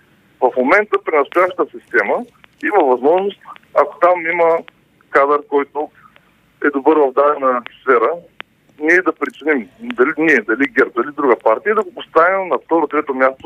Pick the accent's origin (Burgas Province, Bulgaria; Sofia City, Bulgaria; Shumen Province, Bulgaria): Burgas Province, Bulgaria; Burgas; Аз съм от Бургас и по Българското Черноморие, в малките, но богати общини, този момент вече сме го виждали.